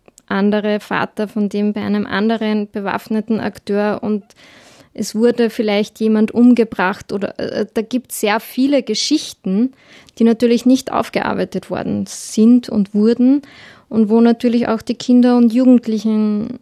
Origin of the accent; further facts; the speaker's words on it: Austria; Ich bin in Österreich aufgewachsen.